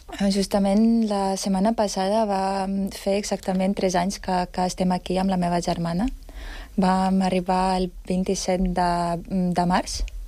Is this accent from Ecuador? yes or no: no; Ukraine; Catalan is a second language; also born or lived in Poland; now in Barcelona, Spain; Vam venir aquí des de Polònia, perquè ja no havia lloc per ucraïnesos.